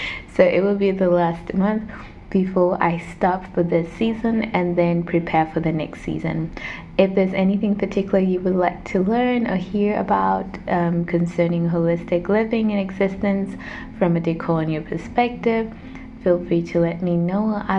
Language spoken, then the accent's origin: English; Denmark; English is a second language; growing up in Denmark, it's really small